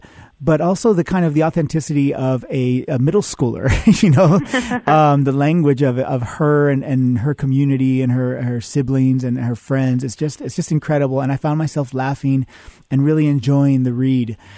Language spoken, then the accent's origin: English; California, United States; because I grew up in the communities I grew up in Central California. They were predominantly migrant farm working communities.